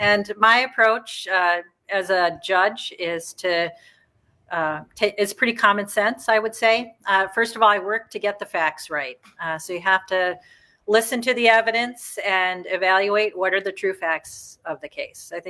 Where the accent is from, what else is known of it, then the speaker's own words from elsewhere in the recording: Chippewa Falls, Wisconsin, United States; So I grew up in Chippewa Falls, the western part of the state. I was part of a family with four kids.